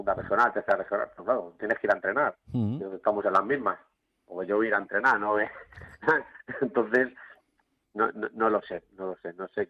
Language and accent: Spanish; San Fernando de Henares, Community of Madrid, Spain; yo soy de San Fernando de Henares